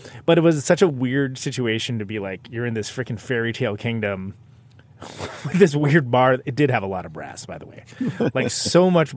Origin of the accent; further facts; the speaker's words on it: California, United States; I only heard the worst country music you ever heard growing up in the Central Valley